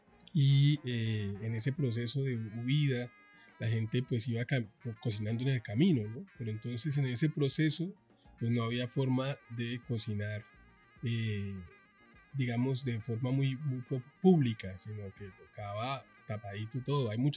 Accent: Bogotá, Colombia; also born or lived in Cali; Pasan por Bogotá, luego van a Cartagena, viven en Cartagena, me conciben, y luego van a Bogotá, donde yo nací, crecí, y ya luego tuve un tiempo viviendo en Cali.

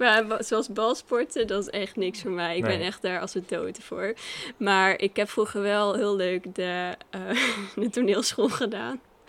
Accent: Giesbeek, Gelderland, Netherlands; Ik ben opgegroeid in een heel warm huis bij mijn ouders thuis in Giesbeek, in het dorp.

